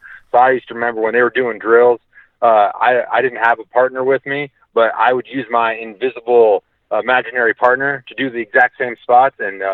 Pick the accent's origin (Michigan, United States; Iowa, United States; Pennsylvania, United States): Iowa, United States; So, I come from Iowa. I grew up with collegiate wrestling in my family, in my blood.